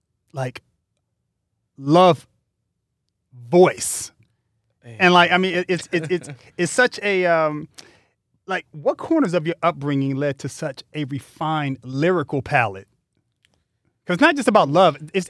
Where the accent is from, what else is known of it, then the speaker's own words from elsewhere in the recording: Altadena, California, United States; So what I find amazing is when I was growing up in Altadena, we lived in a very mixed community.